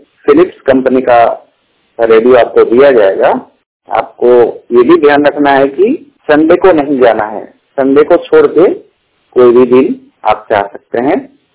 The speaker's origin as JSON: {"language": "Hindi", "region": "Gujarat", "country": "India", "said": "मैं गुजरात से बिलोंग करता हूं और 100% ब्लाइंड हूं।"}